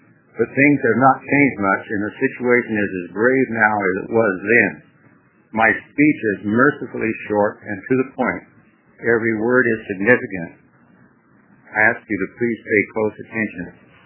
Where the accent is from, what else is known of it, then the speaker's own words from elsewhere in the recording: The Dalles, Oregon, United States; I'm from Wasco County, the Dallas, city of the Dallas. I live in the Scenic Gorge area.